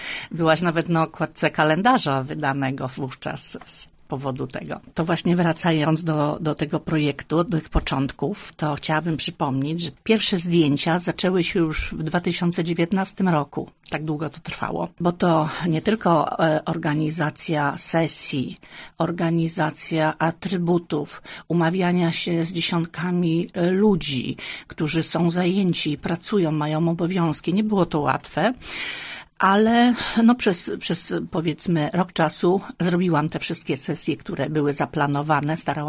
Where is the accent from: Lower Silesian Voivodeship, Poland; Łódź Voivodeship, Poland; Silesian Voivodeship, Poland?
Łódź Voivodeship, Poland; wychowałam się, urodziłam tu na ziemi wieluńskiej. Tutaj niedaleko na wsi, wśród tradycji i kultury ludowej